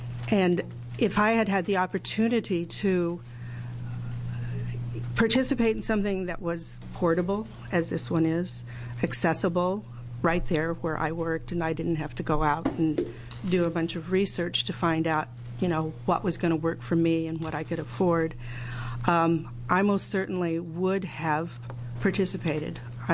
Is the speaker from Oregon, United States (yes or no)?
yes; Eugene, Oregon, United States; I'm from Eugene, Oregon.